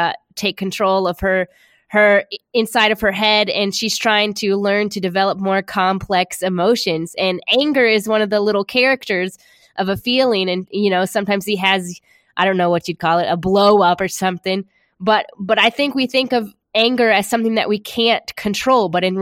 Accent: South Carolina, United States; now in California, United States; I didn't even watch the Clemson-Carolina game. I feel like I'm a disgrace to my home state.

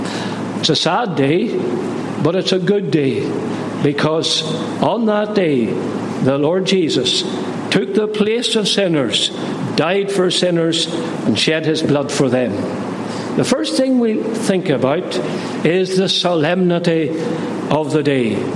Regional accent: Northern Ireland, United Kingdom; I come from Northern Ireland

